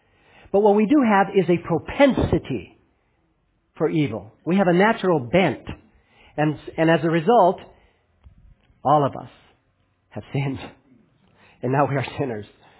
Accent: Los Angeles, California, United States; You know, when I grew up in Los Angeles, it wasn't an uncommon scene to see police officers approach a door

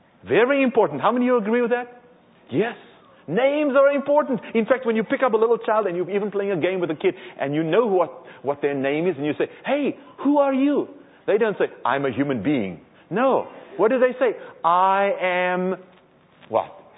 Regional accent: South Africa; Now, as you well know, I'm from South Africa.

